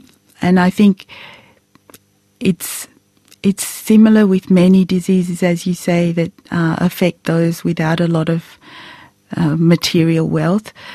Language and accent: English; Canberra, Australian Capital Territory, Australia; I grew up in Canberra